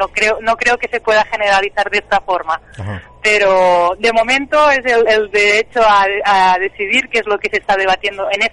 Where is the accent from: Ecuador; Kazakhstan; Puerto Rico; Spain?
Spain; Catalonia; now in Chile; No, yo soy catalana. Llegué a Chile hace 4 años.